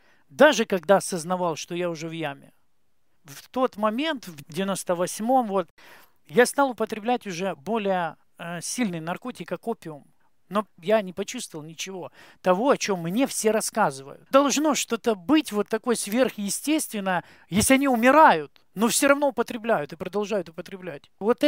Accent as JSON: {"language": "Russian", "region": "Donetsk Oblast", "country": "Ukraine", "tie": "born or raised there", "said": "Вырос я в Украине, в Донецкой области, в довольно обеспеченной семье, не бедной."}